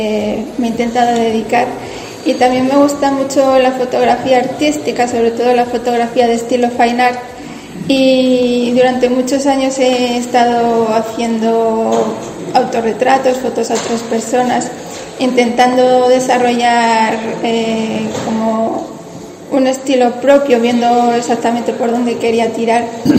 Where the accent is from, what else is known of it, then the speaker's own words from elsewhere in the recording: Villaveza de Valverde, Castile and León, Spain; otra foto que hice en un incendio que hubo muy pequeño en mi pueblo, Villaveza de Valverde, el pasado verano